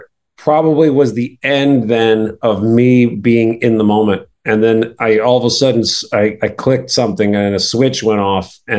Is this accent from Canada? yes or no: no; Ireland; moved away; being Irish, being an immigrant coming over, when you're coming from nothing, you have nothing to lose.